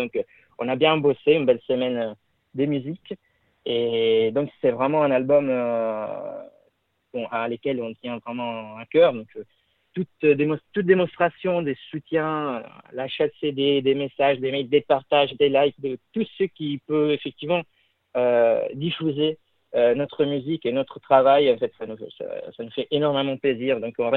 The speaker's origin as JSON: {"language": "French", "country": "Italy", "said": "Il y a quelqu'un qui vient de l'Italie, moi."}